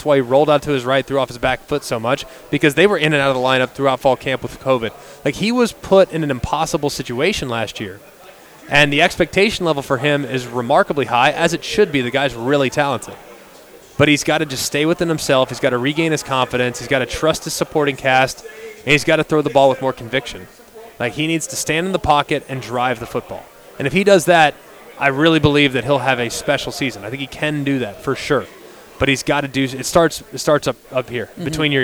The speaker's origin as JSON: {"language": "English", "region": "Texas", "country": "United States", "tie": "born or raised there", "also_born_or_lived": "California", "said": "I am originally from California, but grew up in Texas for most of my adolescent years."}